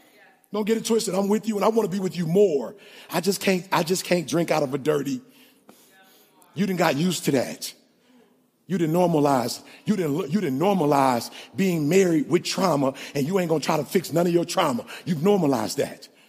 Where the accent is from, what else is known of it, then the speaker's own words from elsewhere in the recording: Detroit, Michigan, United States; I grew up in Detroit and people breaking your stuff and people. And I raised you. I taught you the streets of Detroit's law